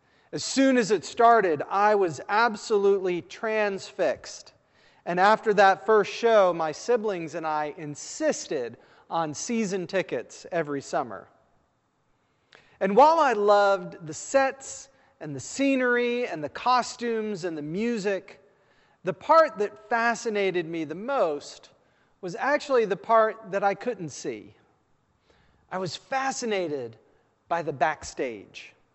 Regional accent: West Virginia, United States; Growing up in West Virginia, I loved all the things that a West Virginia boy ought to love.

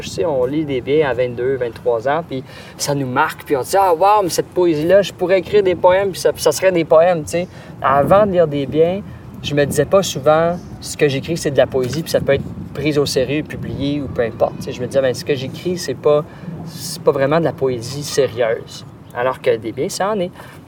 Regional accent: Quebec, Canada; moi, j'ai grandi au Québec. Mes parents sont bon, de l'Ontario, Nouveau-Brunswick, mais c'est pas super loin.

